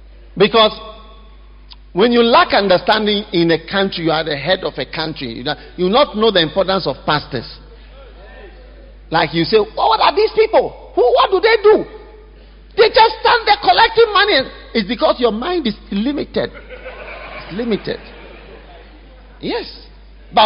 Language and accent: English; Panama; now in South Africa; So coming to South Africa, and you know, I'm coming from Panama. That's South America. They speak Spanish.